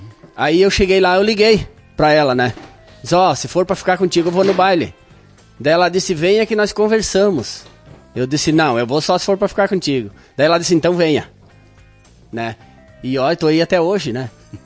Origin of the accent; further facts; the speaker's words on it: Itapuca, Rio Grande do Sul, Brazil; eu sou natural lá de Itapuca e na época eu era amarrado lá, né?